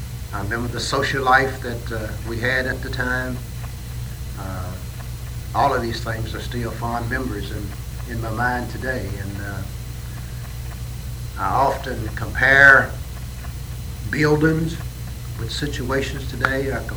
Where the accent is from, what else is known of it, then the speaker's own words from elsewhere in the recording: Bowling Green, Kentucky, United States; I'm a native of Bowling Green, Kentucky, Warren County. I grew up here in Bowling Green in Warren County.